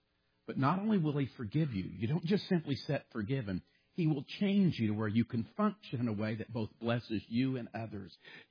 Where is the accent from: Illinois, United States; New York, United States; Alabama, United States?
Illinois, United States; also born or lived in Kentucky; I'm from Kentucky, but I've never liked Kentucky basketball. And after watching that game, I was pulling for Wisconsin. They're a Big Ten school. I grew up in Illinois.